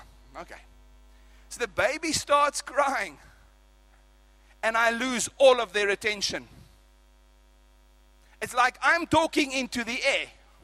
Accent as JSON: {"language": "English", "region": "England", "country": "United Kingdom", "said": "I'm actually English by the way"}